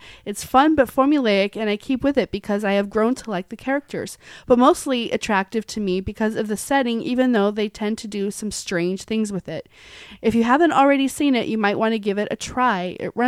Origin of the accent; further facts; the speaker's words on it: Florida, United States; moved away as an adult; now in Hong Kong; I'm originally from Florida, and I moved to Hong Kong to reboot my life.